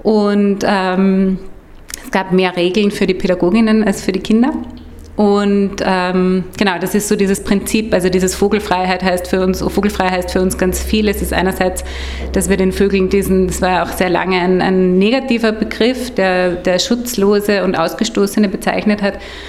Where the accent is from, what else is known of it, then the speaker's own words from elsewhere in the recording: Linz, Upper Austria, Austria; now in Berlin, Germany; Bin aus Linz, wohne in Berlin und jetzt fühle ich mich schon ein wenig ebenseherisch.